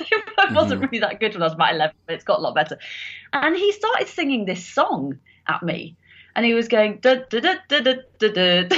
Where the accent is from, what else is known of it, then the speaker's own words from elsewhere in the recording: Birmingham, West Midlands, United Kingdom; I grew up in Birmingham, mm-hmm. and which is where the Archers is recorded.